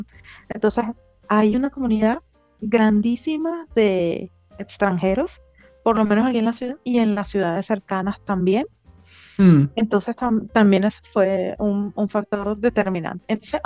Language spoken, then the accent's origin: Spanish; Venezuela; moved away as an adult; Entonces yo ya trabajaba remoto en Venezuela. Empecé trabajando desde mi ciudad natal para empresas de la capital, para Caracas.